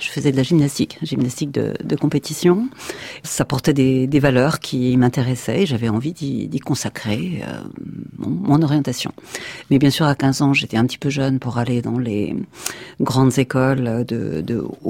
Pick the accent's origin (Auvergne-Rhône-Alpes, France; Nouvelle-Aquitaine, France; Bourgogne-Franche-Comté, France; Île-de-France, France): Bourgogne-Franche-Comté, France; born there; also born or lived in Le Creusot; Bon, je suis née en Bourgogne, j'ai fait mes études au Creusot